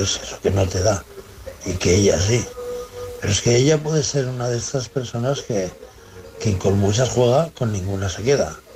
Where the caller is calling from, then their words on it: Bilbao, Basque Country, Spain; de Bilbao.